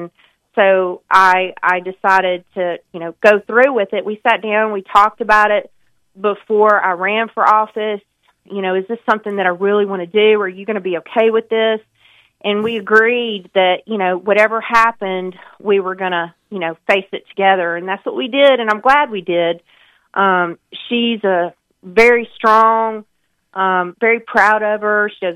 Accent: Montgomery, Alabama, United States; now in Huntsville, United States; I grew up in Montgomery, and I moved to Huntsville in 1998 to pursue a master's in psychology

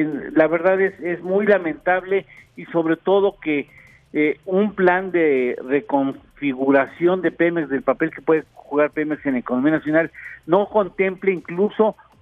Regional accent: Mexico; Han de pensar que somos tontos los mexicanos.

